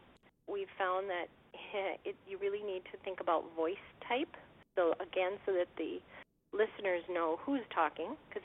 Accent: Thief River Falls, Minnesota, United States; Well, I'm originally from Thief River Falls. Okay. I graduated from high school here, and then I went off to college, and I spent about 10 years away.

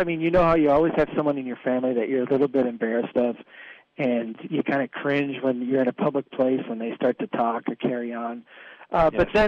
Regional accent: Baxter, Minnesota, United States; we grew up on a farm in Baxter. It was a farm that was homesteaded by my great-great-great-grandfather. And my cousins lived up the road, on a road actually called … because that was where all

